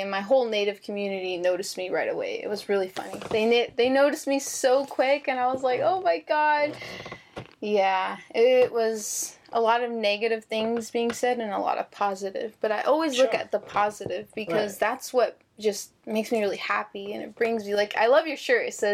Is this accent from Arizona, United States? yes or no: yes; Phoenix, Arizona, United States; I like the suburban life, and that's what I was used to, especially growing up in Phoenix.